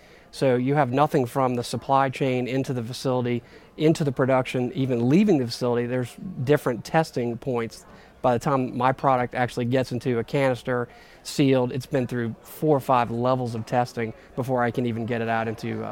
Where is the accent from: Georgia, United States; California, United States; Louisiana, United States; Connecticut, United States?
Louisiana, United States; New Orleans; I was born and raised in New Orleans. I'm going to stay here.